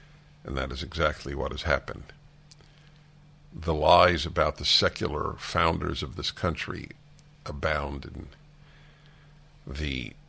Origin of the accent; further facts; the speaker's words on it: New York City, New York, United States; It's not an idea I grew up with in New York City, but it's one that I came to understand in the course of a lifetime.